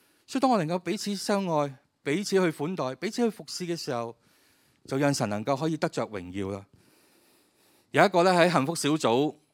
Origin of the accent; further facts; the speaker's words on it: Hong Kong; 即是因為我們香港人，即是地方又，即是可能住的地方不是太大